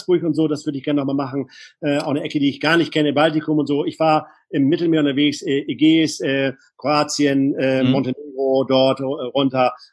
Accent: Bornholm, Capital Region of Denmark, Denmark; oder ich bin auf Bornholm groß geworden, deshalb nehme ich die All-Inclusive-Kreuzfahrt.

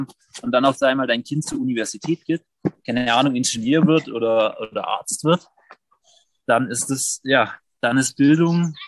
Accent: Germany; Und ich denke mir, wenn wir als Deutsche, als europäische Kultur einfach sagen, hey, wir haben so ein bisschen mehr das Auge für den Nächsten, für den Moment.

